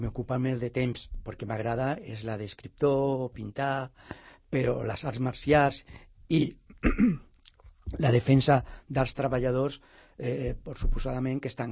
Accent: Sant Cugat, Catalonia, Spain; also born or lived in Écija; jo vaig néixer a Écija, a Sevilla. El que passa que quan tenia 4 anys van venir aquí En principi vivia a una petita masia a les afores de Sant Cugat i després a l'any 75 dintre del poble

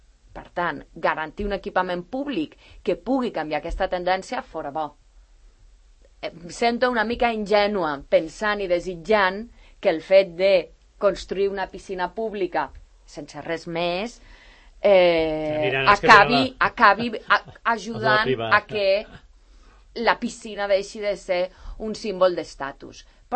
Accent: La Floresta, Catalonia, Spain; yo soy de la Floresta

